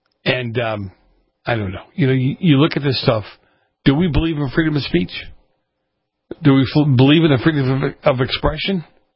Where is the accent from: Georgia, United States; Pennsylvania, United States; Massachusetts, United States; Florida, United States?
Massachusetts, United States; Massachusetts town, this is my home state.